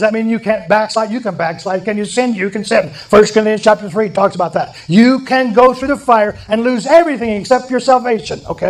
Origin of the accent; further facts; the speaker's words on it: Montana, United States; I'm from Montana. I can say that.